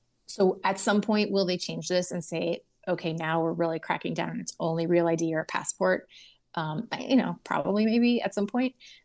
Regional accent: Florida, United States; I'm a theme park person. I'm from Florida.

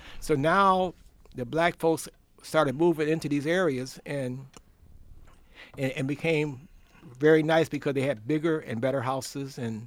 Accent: Rochester, New York, United States; Well, I was born in Rochester in 1946. Been a resident of Favor Street, which is off of Troop, which is near Clarissa Street.

